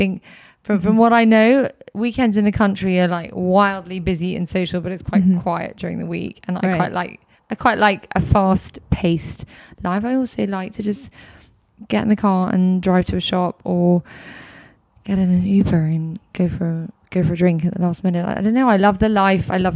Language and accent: English; Hong Kong; I remember growing up in Hong Kong